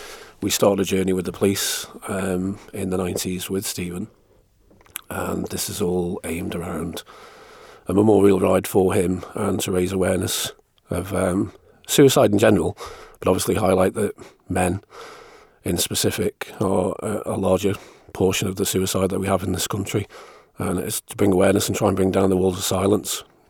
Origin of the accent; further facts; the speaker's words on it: Isle of Man; now in United Kingdom; I'm from the Isle of Man, but obviously live in the UK now.